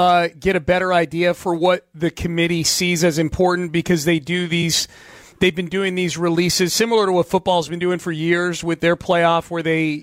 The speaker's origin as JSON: {"language": "English", "region": "Connecticut", "country": "United States", "tie": "born or raised there", "said": "Well, I grew up in Connecticut. That's why I ask."}